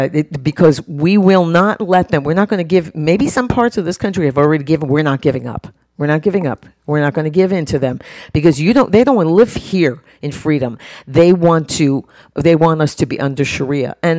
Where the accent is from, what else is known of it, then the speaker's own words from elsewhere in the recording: Bronx, New York, United States; I was born in the Bronx, of the Bronx. Bronx, New York. We're all tough.